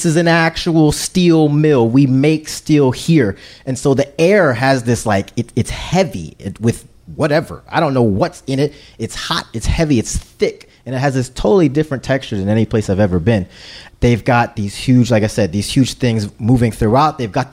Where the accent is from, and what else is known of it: Philadelphia, Pennsylvania, United States